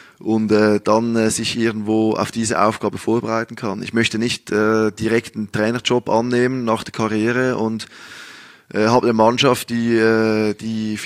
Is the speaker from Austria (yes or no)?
no; Switzerland; now in Germany; Also es ist schon natürlich so, dass die Schweiz mein Heimatland ist und irgendwann möchte ich dahin zurückkehren.